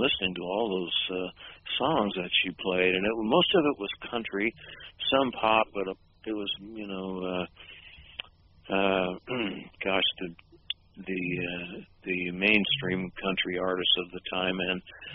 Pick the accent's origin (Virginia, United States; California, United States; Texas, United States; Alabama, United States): Texas, United States; Abilene; Well, I grew up I was born in Abilene, Texas, and raised there